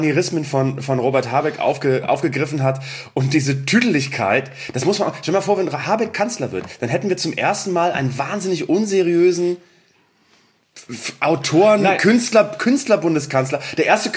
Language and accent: German; North Rhine-Westphalia, Germany; Das ab heute Nordrhein-Westfalen, mein Heimatbundesland, das Deutschlandland ist.